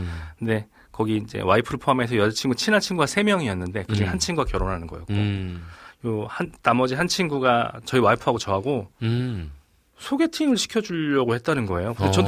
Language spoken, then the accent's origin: Korean; Yongin, Gyeonggi Province, South Korea; 저는 이제 고향이 경기도 용인이었고, 근데 이제 용인이라는 곳이 이제 좀 좁다 보니까 네네. 다들 이렇게 알고 지내는 이제 사이인데